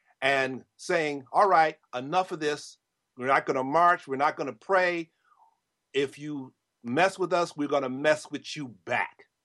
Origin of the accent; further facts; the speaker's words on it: Chicago, Illinois, United States; No, I'm from Chicago, but I remember that because that was the thing that got my attention.